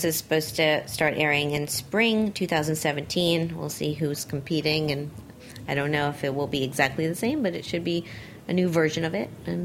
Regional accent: Miami, Florida, United States; Well, because I was in Miami, because it's my hometown.

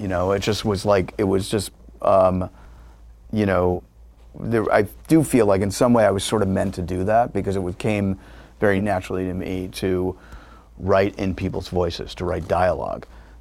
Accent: New York, United States; I decided to go to college and I went to Queens College, which I grew up in New York.

